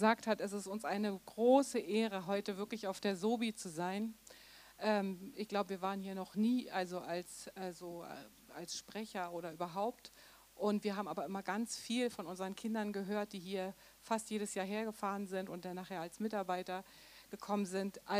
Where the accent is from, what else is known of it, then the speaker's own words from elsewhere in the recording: Berlin, Germany; Wir kommen aus Berlin, wohnen ein bisschen am Rand